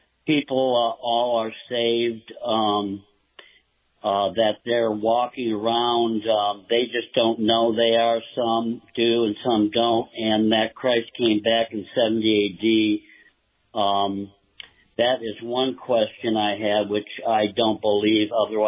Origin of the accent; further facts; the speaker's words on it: Michigan, United States; He lives in South Carolina. We grew up together here in Michigan.